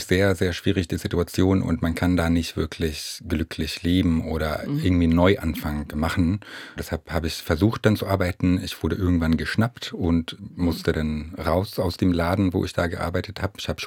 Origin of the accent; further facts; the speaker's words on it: Syria; German is a second language; Und in Syrien, wo ich aufgewachsen bin, ungefähr 1,5 Jahre, 2 Jahre und bin zur Schule gegangen